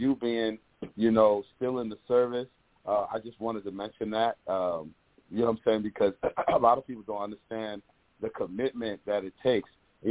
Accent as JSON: {"language": "English", "town": "Brooklyn", "region": "New York", "country": "United States", "said": "I'm gangster, all right? I'm from Brooklyn, so."}